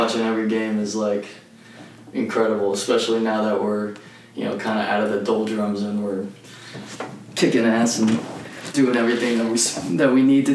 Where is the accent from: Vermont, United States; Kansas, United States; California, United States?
California, United States; Oakland; now in Manhattan, United States; I'm originally from Oakland. Aliko and I went to school together for about 8 years. And I'm currently living in Manhattan, working as a financial analyst